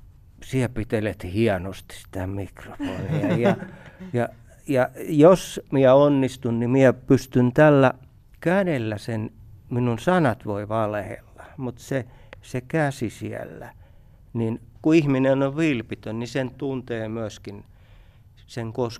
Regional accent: Kymenlaakso, Finland; mä oon Kymenlaaksosta kotoisin ja siis syntynyt 67 vuotta sitten.

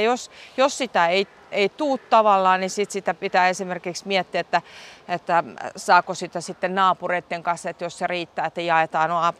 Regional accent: Vihti, Uusimaa, Finland; Ennen vanhaa maalla, mä itse kun olen Vihdistä

